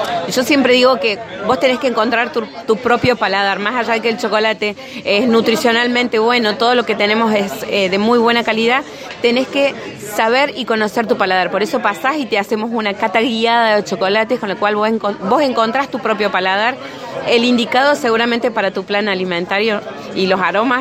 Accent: Córdoba, Argentina; Es una empresa familiar, somos de Córdoba Capital

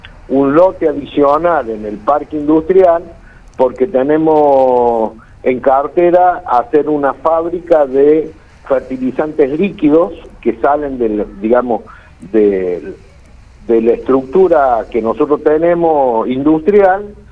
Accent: Argentina; yo lo pienso como argentino, quiero quedarme en Argentina, he vivido en el exterior en dos oportunidades, he tenido empresa en el exterior y sigo apostando por Argentina.

